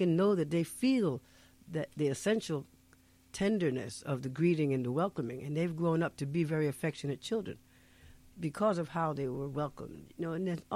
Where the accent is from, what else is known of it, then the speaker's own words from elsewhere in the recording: New Rochelle, New York, United States; born there; also born or lived in Paris, France; Well, my family, actually, I was born in New Rochelle, New York. My husband is born in Congo. We met in Paris. I lived there for 10 years in the African community.